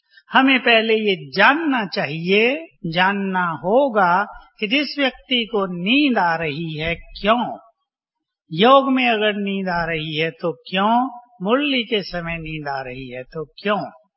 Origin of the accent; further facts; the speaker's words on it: Delhi, India; जब मैं छोटा था और रजौरी गार्डन दिल्ली में रहता था